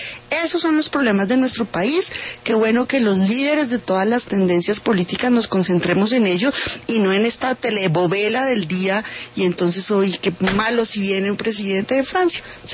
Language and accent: Spanish; Colombia; Yo apoyé el proceso de paz del Caguán, lo apoyé completamente, como tantos colombianos